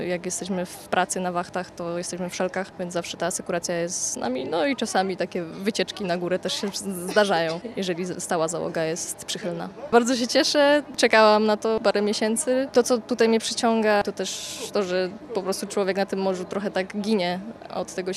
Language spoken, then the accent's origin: Polish; Opole, Opole Voivodeship, Poland